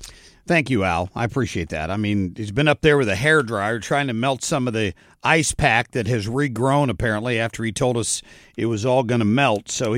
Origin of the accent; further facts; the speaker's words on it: Cincinnati, Ohio, United States; I grew up near Cincinnati. I was a long-suffering Bengals fan when I lived there.